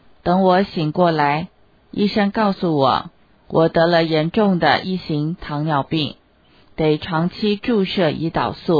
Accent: Malaysia; now in Cambridge, United Kingdom; 20多年前，我从马来西亚来到英国，目前在剑桥做超市生意。

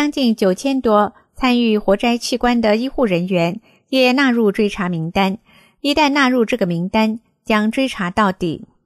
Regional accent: Taiwan; 我说，对，我是台湾的，咱们都是可贵的中国人。

